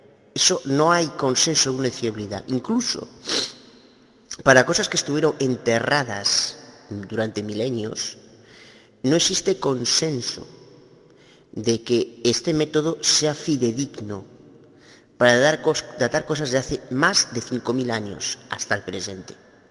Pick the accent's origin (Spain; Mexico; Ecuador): Spain; Galicia; Soy abogada de Galicia, España.